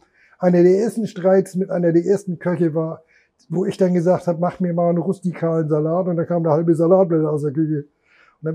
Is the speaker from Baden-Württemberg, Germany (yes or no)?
no; Hamburg, Germany; geboren bin ich in der Kinderklinik, wie hieß denn das früher? In Ordensen heißt das heute, Kinderklinik Ordensen, Bülowstraße.